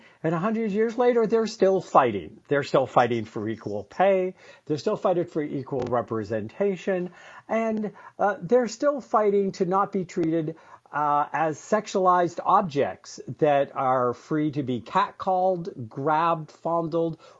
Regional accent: New England, United States; accent: New England; My New England accent is showing up.

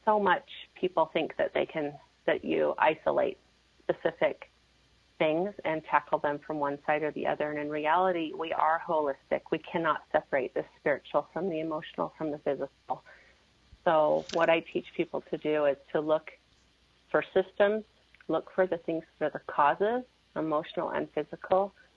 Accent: Seattle, Washington, United States; now in Utah, United States; I'm a Seattle girl at heart

